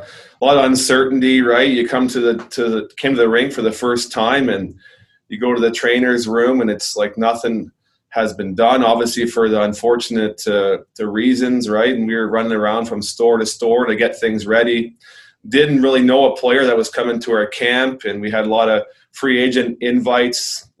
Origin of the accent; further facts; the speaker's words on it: Oshawa, Ontario, Canada; I'm from Ontario, right? And kind of born in Oshawa, been basically played my junior in Peterborough, right?